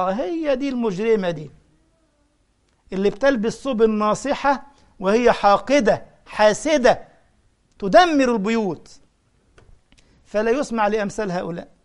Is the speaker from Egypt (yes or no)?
yes; Egypt; والله العظيم وقلت لكم من قبل والله اخو ما زلت اقول، كان رجل اعمال كبير جدا عندنا في مصر